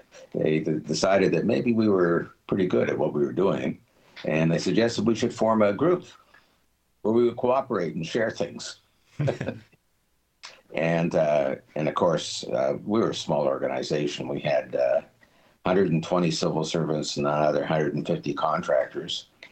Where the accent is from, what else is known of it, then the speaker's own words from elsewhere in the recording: Victoria, British Columbia, Canada; I grew up in Victoria, went to Victoria College for 2 years studying physics and math.